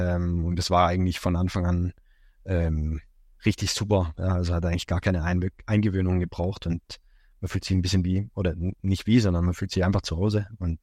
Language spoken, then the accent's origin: German; Albstadt, Baden-Württemberg, Germany; Nee, ich komme aus Albstadt. Okay. Ja, also ich kriege und ich sind in Albstadt aufgewachsen